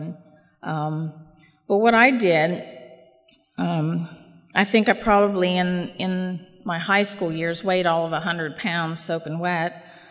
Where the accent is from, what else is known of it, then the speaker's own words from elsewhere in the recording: West Virginia, United States; now in Ohio, United States; I grew up not actually in Ohio, but in West Virginia